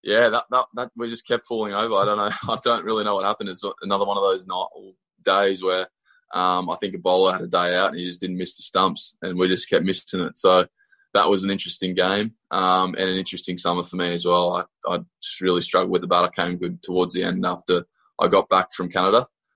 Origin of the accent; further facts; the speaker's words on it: Australia; Yeah, growing up in Australia, you're used to the pace on the ball